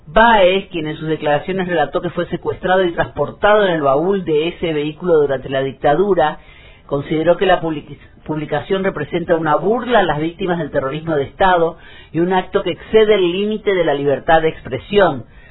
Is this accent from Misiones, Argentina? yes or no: yes; Misiones, Argentina; respetando la democracia y defendiéndola como argentinos y como misioneros.